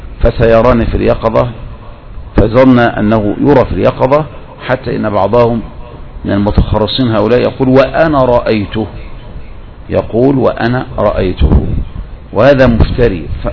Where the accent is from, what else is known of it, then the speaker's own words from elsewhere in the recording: Egypt; عندنا في مصر